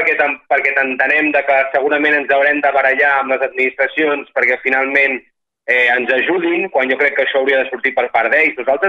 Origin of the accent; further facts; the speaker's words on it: Roses, Catalonia, Spain; al meu poble de Roses